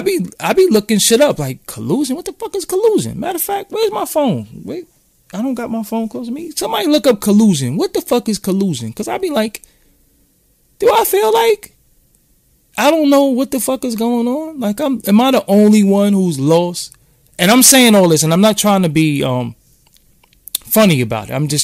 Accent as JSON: {"language": "English", "town": "Brooklyn", "region": "New York", "country": "United States", "said": "So I ain't from Clinton Hills. I'm from Fulton Street."}